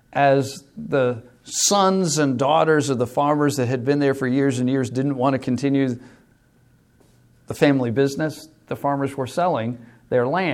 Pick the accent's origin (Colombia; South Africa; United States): United States; New York; I grew up on Eastern Long Island, and as a young teenager in the 60s, Eastern Long Island was potato farms.